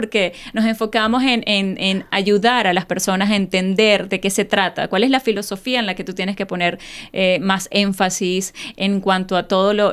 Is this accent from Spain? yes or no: no; Venezuela; yo soy la única de Sudamérica, por ejemplo, yo soy la única venezolana